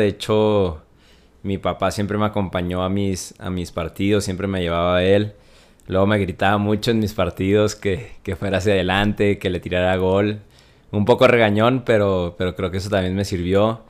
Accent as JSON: {"language": "Spanish", "region": "Chihuahua", "country": "Mexico", "tie": "born or raised there", "said": "Bueno, pues mi infancia en Chihuahua la recuerdo mucho en las calles."}